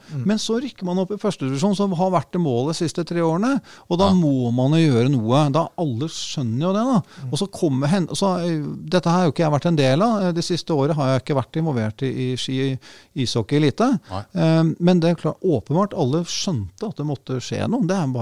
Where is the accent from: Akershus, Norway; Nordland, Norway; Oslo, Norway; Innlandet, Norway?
Akershus, Norway; Sofiemyr; Ja, jeg er født og oppvokst på Sofimer, rett ved Sofimeralen